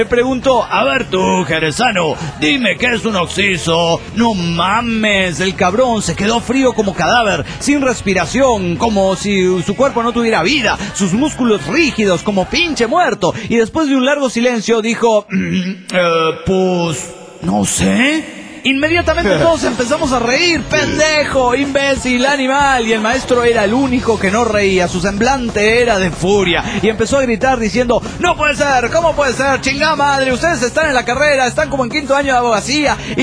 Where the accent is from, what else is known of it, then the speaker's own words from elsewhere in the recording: Santander, Cantabria, Spain; Vengo desde Cantabria para hacer loas a ustedes.